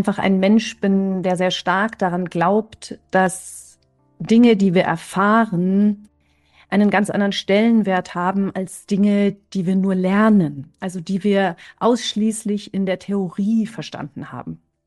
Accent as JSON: {"language": "German", "town": "Munich", "region": "Bavaria", "country": "Germany", "tie": "born there", "said": "Ich wohne aktuell im schönen München beziehungsweise am Stadtrand. Und ja, ich bin auch in München tatsächlich geboren. Ich habe nicht immer hier gelebt, aber ich bin hier geboren. Wir sind mit meinen Eltern auch relativ viel umgezogen."}